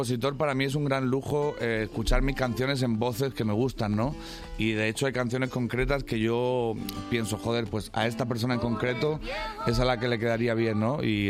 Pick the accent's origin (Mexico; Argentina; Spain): Spain; Murcia, Region of Murcia; now in Madrid, Spain; Para mí más que soy de Murcia, imagínate el frío que estoy pasando aquí en Madrid estos días.